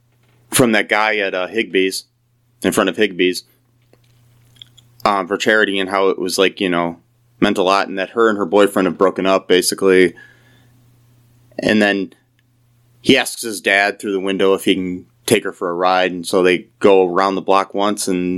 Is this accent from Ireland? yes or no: yes; Ireland; No, I'm just saying as an Irish man, I wasn't offended.